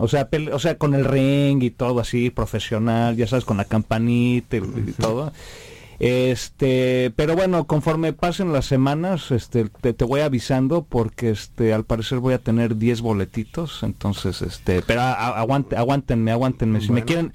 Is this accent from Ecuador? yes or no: no; Mexico; estando en un país como en el West Coast de Norteamérica, a veces es un poco difícil sobresalir como talento latinoamericano, ¿no? Más que nada siendo mexicano.